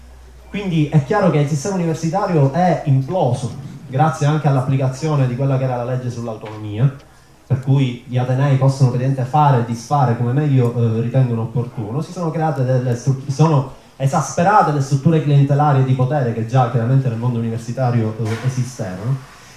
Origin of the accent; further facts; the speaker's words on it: Palermo, Sicily, Italy; vengo da Palermo.